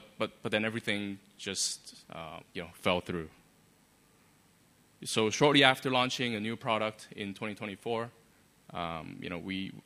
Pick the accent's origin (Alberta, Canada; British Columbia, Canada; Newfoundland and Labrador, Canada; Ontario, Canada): Ontario, Canada; Toronto; My family is originally from Hong Kong, and I grew up in Canada, Toronto.